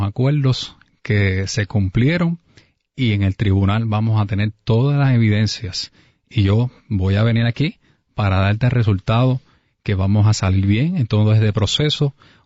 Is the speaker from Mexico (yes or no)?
no; Humacao, Puerto Rico; yo fui domiciliado y residente, nacido y criado en Humacao, especialmente en la urbanización Villa Humacao.